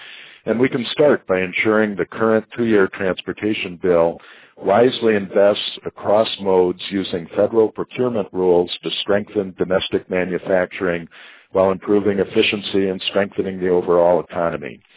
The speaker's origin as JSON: {"language": "English", "region": "Minnesota", "country": "United States", "tie": "born or raised there", "said": "Here in Minnesota, my home state, famous for its cold weather, we've had 5 rainstorms since January 1st."}